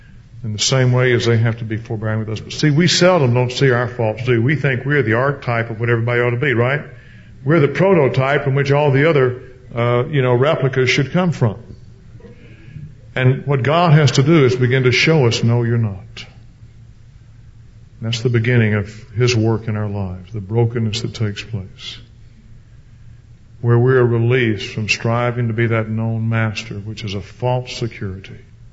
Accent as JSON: {"language": "English", "region": "the South", "country": "United States", "tie": "born or raised there", "said": "When I was growing up in the South, we were taught to be very chivalrous, very respectful"}